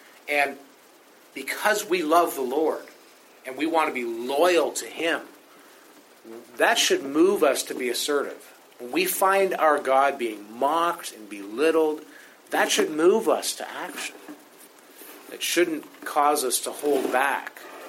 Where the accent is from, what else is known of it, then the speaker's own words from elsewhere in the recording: Canada; Most of us, you know, we're Canadian.